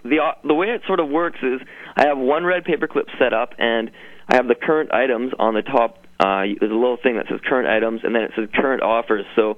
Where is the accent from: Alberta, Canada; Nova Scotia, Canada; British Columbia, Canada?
British Columbia, Canada; Vancouver; Well, I was originally from Vancouver, BC, Canada, and I was at my parents' house.